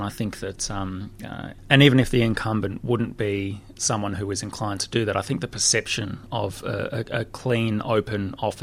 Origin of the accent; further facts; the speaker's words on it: Canberra, Australian Capital Territory, Australia; maybe it's because I grew up in Canberra, which is the exact opposite, and it's a planning disaster as far as I'm concerned.